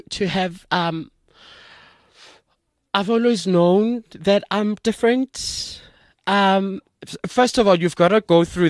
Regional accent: Soweto, Gauteng, South Africa; I'm a Sowetan.

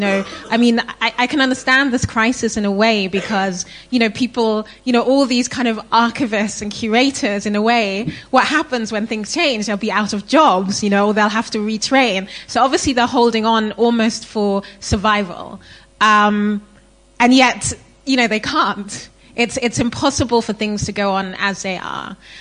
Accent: Ghana; I'm from Ghana. I live in Ghana. I did work in Western museums before I went back to Ghana.

